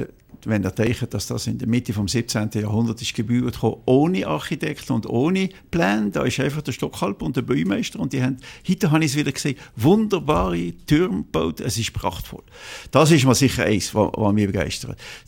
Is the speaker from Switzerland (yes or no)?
yes; Valais, Switzerland; Und die anderen 50% sind Walliserblut. Und ich fühle mich natürlich fest als Walliser in den Bergen und bin sehr wohl.